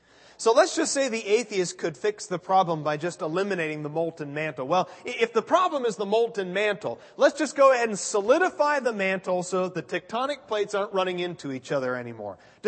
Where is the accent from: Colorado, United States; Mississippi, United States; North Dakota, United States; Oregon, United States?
Oregon, United States; Portland; now in Phoenix, United States; See, I grew up in Portland, Oregon, which just rains all the time.